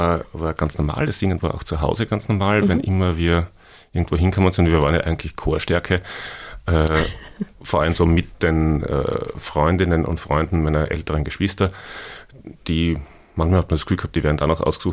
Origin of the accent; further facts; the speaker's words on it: Oberwölz, Styria, Austria; Ja, es war offensichtlich kalt in Oberwölz und ich habe sehr genossen, das letzte Kind zu sein.